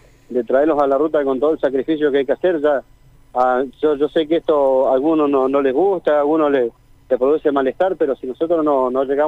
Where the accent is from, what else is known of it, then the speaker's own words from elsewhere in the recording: Plotier, Neuquén, Argentina; somos todos de Plotier, nacidos y criados en Plotier.